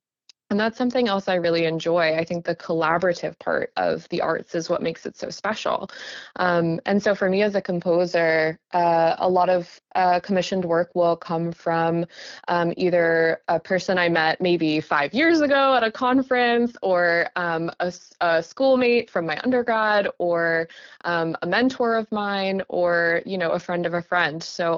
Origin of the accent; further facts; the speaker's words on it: Connecticut, United States; now in Ann Arbor, United States; I grew up in Connecticut. I went to my undergrad at the Hart School in Connecticut.